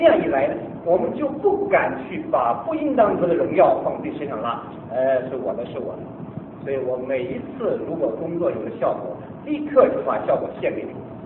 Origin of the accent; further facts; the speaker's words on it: China; 我们中国人很会形容的，沾沾自喜